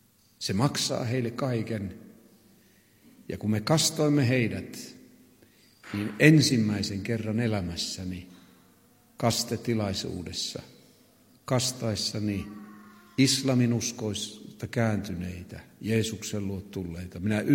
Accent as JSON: {"language": "Finnish", "region": "Savo", "country": "Finland", "said": "Ei varmastikaan täällä päin, mutta meillä Savossa niitä on"}